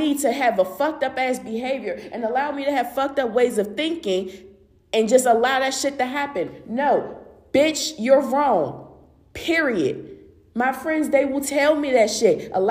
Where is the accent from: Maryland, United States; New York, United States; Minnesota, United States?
Maryland, United States; Hagerstown; I grew up in Hagerstown. If people don't know where Hagerstown is, baby, good.